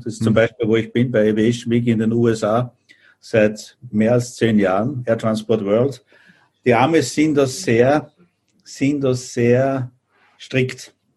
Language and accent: German; Austria; ich bin Österreicher, ne? Praktizierender Österreicher.